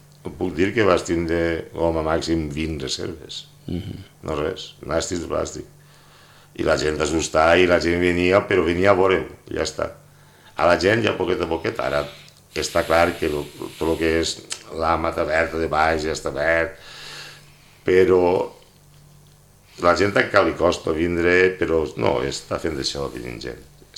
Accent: Pego, Valencian Community, Spain; Així Pego, jo sóc de Pego, i tinc caseta a la muntanya

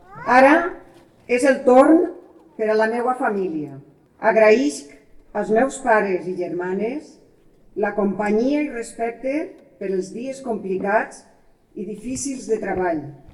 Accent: Pego, Valencian Community, Spain; benvinguts a Pego. Em complau que la gent del meu poble m'acompanyi en aquest dia tan especial per a mi.

